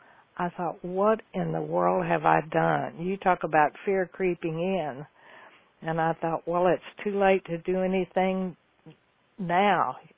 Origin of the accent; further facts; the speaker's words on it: Houston, Texas, United States; I grew up in Houston, Texas, to go to the University of Texas. That's what everybody in Houston wants their children to do.